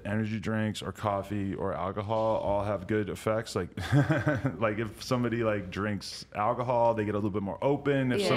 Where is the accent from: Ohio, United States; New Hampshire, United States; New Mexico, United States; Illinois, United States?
New Hampshire, United States; Like, I'm from New Hampshire, so I feel you.